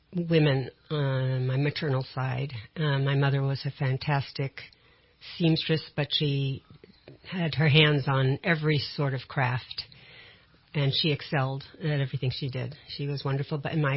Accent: New York City, New York, United States; No, I grew up in New York City.

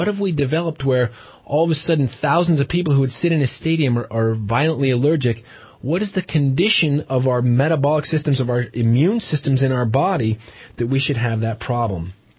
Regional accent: California, United States; now in Redding, United States; My wife and I moved here. She was raised here. I was raised in the Bay Area.

